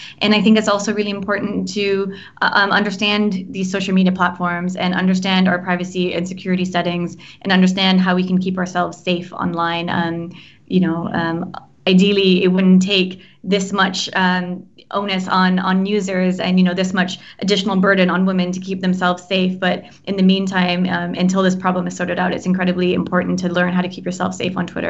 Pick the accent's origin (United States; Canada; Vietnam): Canada; So I will be just celebrating being Canadian with some friends.